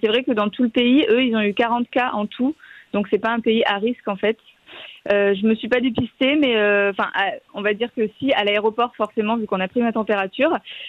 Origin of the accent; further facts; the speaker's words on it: Provence-Alpes-Côte d'Azur, France; En plus, moi, je viens du Var, donc c'est absolument magnifique.